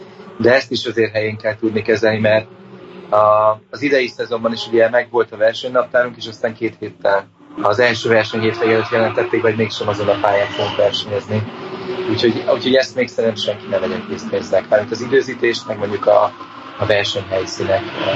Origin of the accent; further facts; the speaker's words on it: Hungary; és ezt magyarként nagyon-nagyon jó érzés mondani